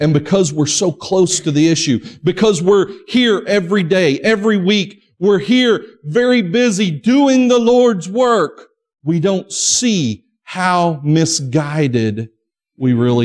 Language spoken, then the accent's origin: English; Springdale, Arkansas, United States; You know, I remember the good old days of growing up in Springdale. And I lived on McRae Avenue.